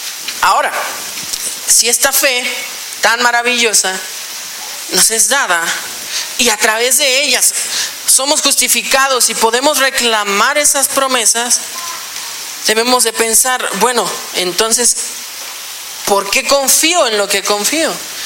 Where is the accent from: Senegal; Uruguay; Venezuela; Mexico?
Mexico; Creo que como mexicanos tenemos mucha esperanza